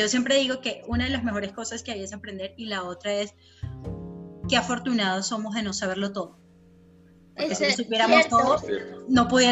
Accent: Venezuela; soy venezolana, entonces España, Colombia y Venezuela.

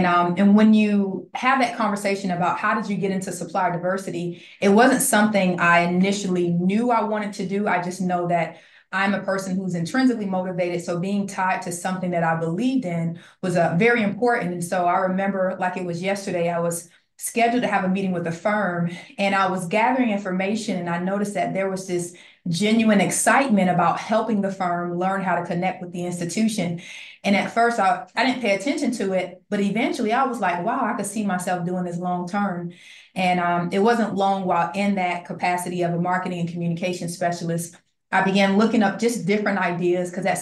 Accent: Miami, Florida, United States; now in Gainesville, United States; Yeah, so I'm originally from Miami. So when I made my way to the big city of Gainesville, it was actually a transition.

